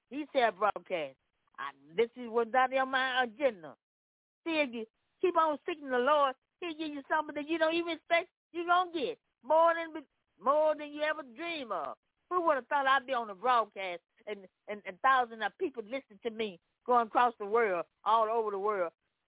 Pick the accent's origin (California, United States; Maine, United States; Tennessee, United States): Tennessee, United States; Memphis; I'm from Memphis, Tennessee.